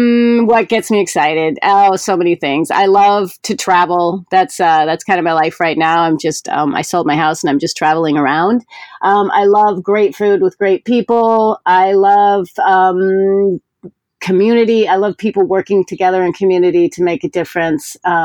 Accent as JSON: {"language": "English", "region": "Iowa", "country": "United States", "tie": "born or raised there", "said": "I grew up in Iowa. So, you know, we would go out and gather, you know, trash sacks of the things."}